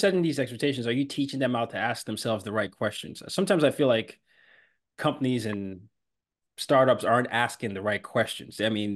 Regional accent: Nigeria; moved away; I'm an immigrant, I'm from Nigeria

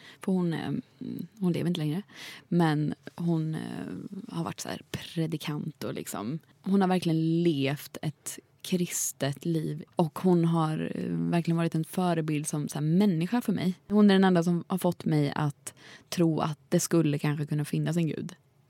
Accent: Jönköping, Jönköping County, Sweden; jag är från Jönköping.

